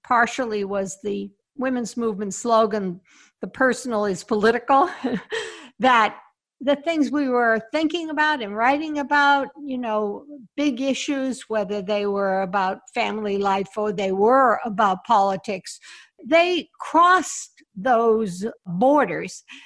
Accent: Boston, Massachusetts, United States; Well, I went to the Boston Globe in 1967. Boston's my hometown

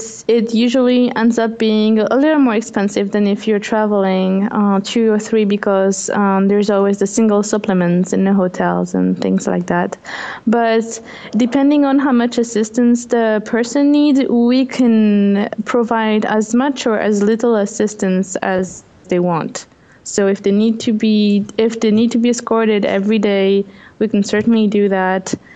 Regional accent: the Alps, France; English is a second language; As you can hear my accent, I was born there, born and raised in the Alps.

